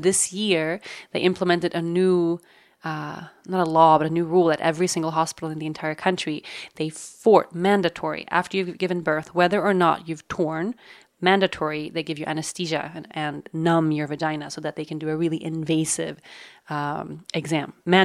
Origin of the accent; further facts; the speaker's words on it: Sweden; English is a second language; in my home country of Sweden, for instance, home birth is barely exists.